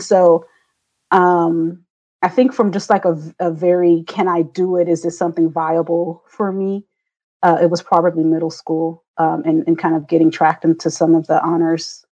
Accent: Oklahoma, United States; also born or lived in Wichita, Kansas; And but I grew up in Kansas and then in Oklahoma. I moved to Oklahoma when I was around 10. And that's where I graduated from high school from, was in Northeast Oklahoma.

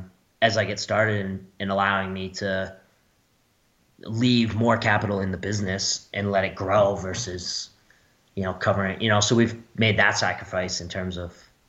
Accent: Massachusetts, United States; I mean, I grew up in Massachusetts, and it's the spring is where I grew up is pretty much non-existent.

